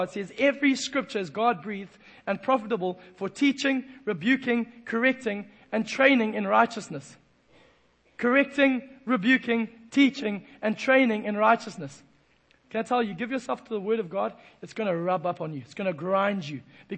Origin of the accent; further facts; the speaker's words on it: Durban, KwaZulu-Natal, South Africa; I was a young man growing up in Durban